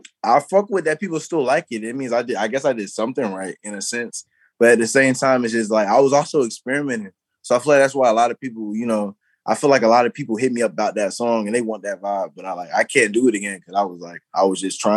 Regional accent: Atlanta, Georgia, United States; also born or lived in Florida; I was born in Florida, and I grew up in like more like metro Atlanta, like the surrounding area. Close enough I could get on the train.

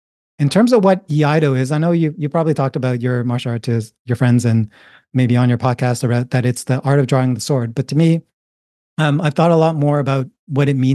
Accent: Toronto, Ontario, Canada; I'm a Chinese Canadian. I grew up in Toronto, Canada. But I grew up like as a second generation immigrant. So my grandparents and my mom were still really into a lot of Chinese culture and a lot of the traditions.

